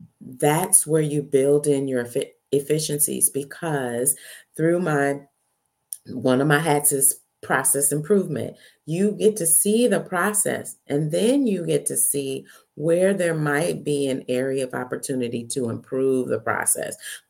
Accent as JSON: {"language": "English", "region": "California", "country": "United States", "said": "For those of y'all didn't know where I'm from Northern California."}